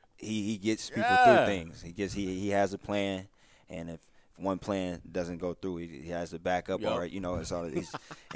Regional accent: Ohio, United States; he talks stuff about the Cleveland Browns because he know I'm from Ohio.

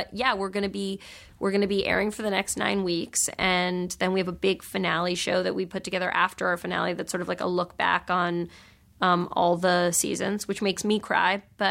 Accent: New York, United States; you know, I grew up in New York

